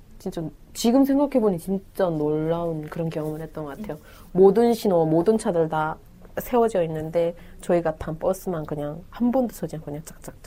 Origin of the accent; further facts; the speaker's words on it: North Korea; now in South Korea; 저는 어머니 없이 7년 살면서 또 아버지 없이 2년 살면서